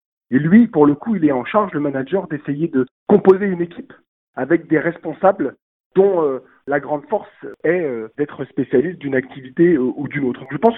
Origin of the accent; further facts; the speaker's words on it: Paris, Île-de-France, France; quand on dit qu'on est parisien